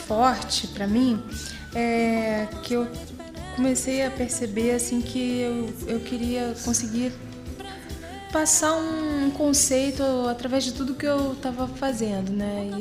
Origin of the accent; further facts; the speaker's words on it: Rio de Janeiro, Brazil; nasci aqui, sempre morei aqui no Rio de Janeiro